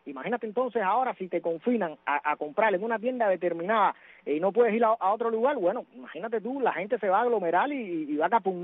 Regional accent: Cuba; yo te puedo decir como cubano a pie, como criollo acá de mi barrio, un barrio humilde

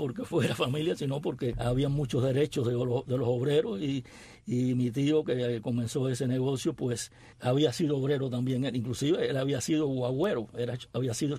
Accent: Pinar del Río, Cuba; also born or lived in Havana; Nací en La Habana, en el Cerro. Viví en La Habana como 6 años, mis primeros años de vida. Y después mis padres, que eran de Pinar del Río, de la capital de la provincia, decidieron mudarse allá. Mi padre tenía un negocio de seguros y nos mudamos a Pinar del Río.

